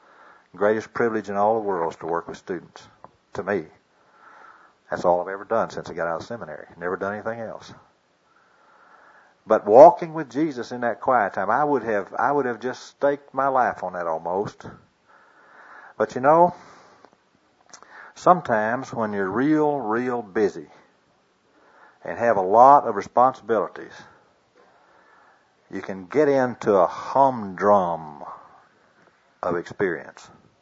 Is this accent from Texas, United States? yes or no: yes; McAllen, Texas, United States; I was born in Edinburgh, grew up in McAllen